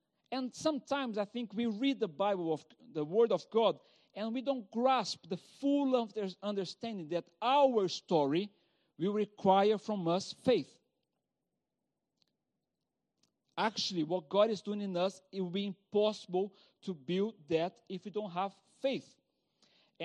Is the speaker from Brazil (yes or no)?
yes; Brazil; accent: Brazilian; English is a second language; As you know, my accent shows that I'm not British, I'm not French, I'm not Italian, I'm Brazilian.